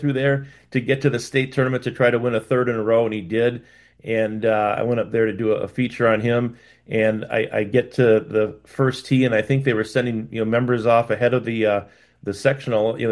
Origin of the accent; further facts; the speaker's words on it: Wisconsin Rapids, Wisconsin, United States; when I was growing up in Wisconsin Rapids, we had Marlene Schradl.